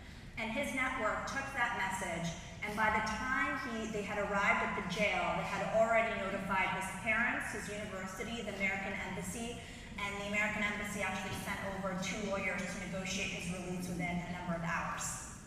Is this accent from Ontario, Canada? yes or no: yes; Toronto, Ontario, Canada; because I am from Toronto